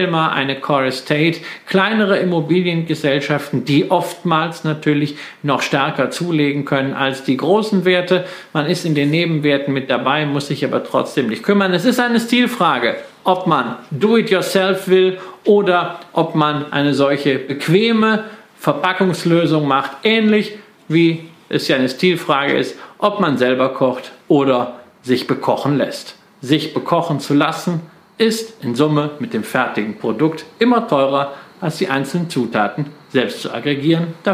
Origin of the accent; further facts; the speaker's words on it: Datteln, North Rhine-Westphalia, Germany; born there; Sogar in meiner Geburtsstadt in Datteln gibt es seit einiger Zeit ein Prologis Zentrum.